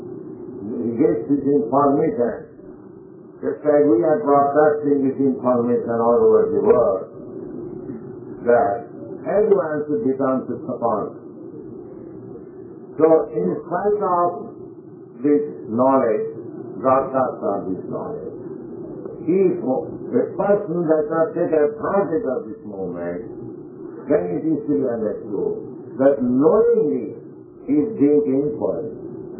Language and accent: English; India; English is a second language; I'm Indian, I'm speaking in India.